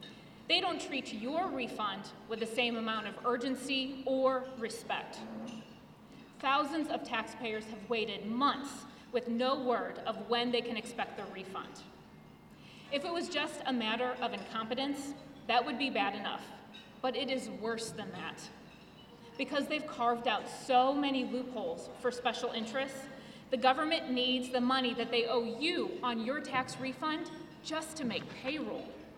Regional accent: Fenton, Michigan, United States; I grew up in Fenton, and I did not come from a political family.

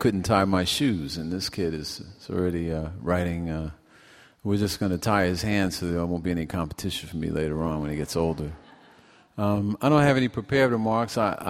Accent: Brooklyn, New York, United States; born there; Well, before Brooklyn became Portland, I was born in Brooklyn, New York.

